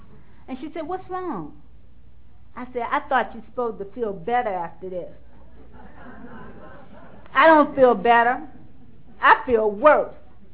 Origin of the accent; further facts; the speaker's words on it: Chicago, Illinois, United States; She was from Gary, Indiana, and I was from Chicago.